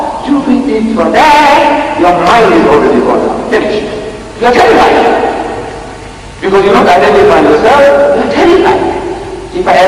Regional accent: South Africa; I'm from South Africa, you come from North Africa.

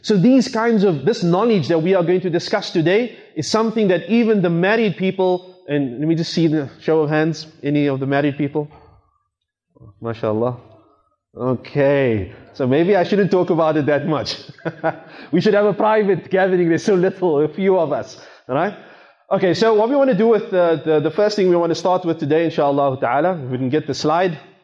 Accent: Cape Town, Western Cape, South Africa; when I was growing up in Cape Town, my parents gave me so much freedom

